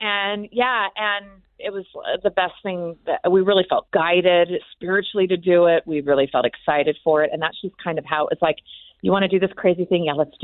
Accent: Lincoln, Nebraska, United States; I was raised in Lincoln, Nebraska, came out to college at Brigham Young University, like many people do.

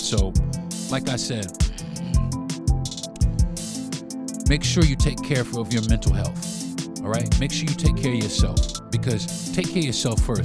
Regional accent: New York, United States; I might talk about this trial next week because I'm from New York

